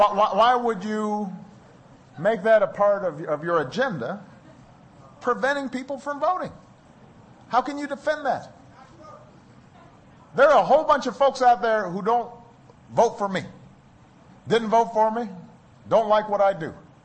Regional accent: Illinois, United States; one of the first jobs I had out of law school was to lead a voter registration drive in my home state of Illinois.

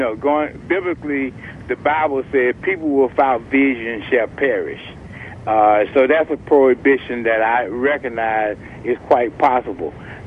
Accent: Georgia, United States; I grew up in Georgia. I'm very much aware of the Ku Klux Klan. I've been around them all of my life.

